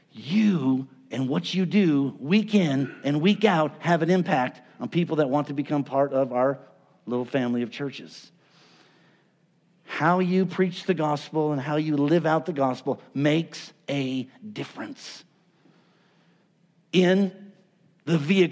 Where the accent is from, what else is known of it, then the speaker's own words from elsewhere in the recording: Phoenix, Arizona, United States; I went to school in Flagstaff for 2 years, and I grew up in Phoenix in the desert